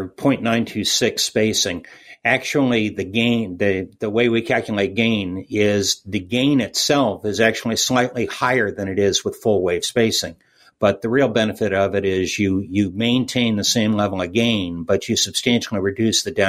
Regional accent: Pacific Northwest, United States; I'm from the Pacific Northwest, so my idea of a 1,000-foot tower is a 150-foot tower on top of a 850-foot mountain above your listening area.

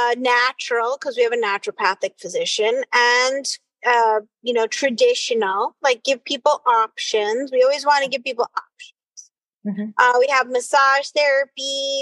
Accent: New York City, New York, United States; also born or lived in Iowa; Purple pixie cut. I'm originally from New York City.

